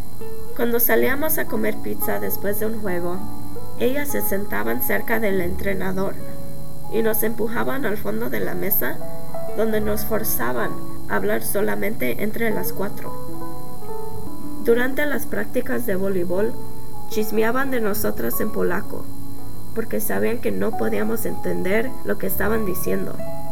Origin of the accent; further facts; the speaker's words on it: Summit, Illinois, United States; Crecí en un pequeño suburbio de Illinois llamado Summit. Summit no era el lugar más bonito, pero era un lugar donde realmente me sentía aceptada